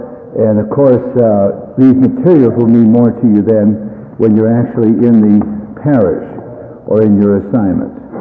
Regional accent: Pittsburgh, Pennsylvania, United States; also born or lived in New York / Chicago; being a Midwestern, I was raised in Pittsburgh and lived in New York and Chicago

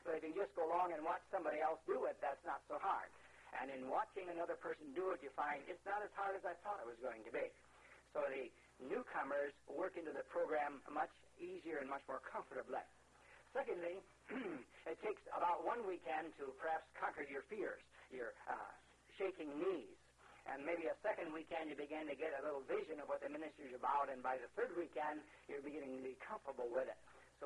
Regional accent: Missouri, United States; And we are from Missouri, the Show Me State, and we carry on that same good, positive attitude in our Lutheran Church Missouri Synod, too.

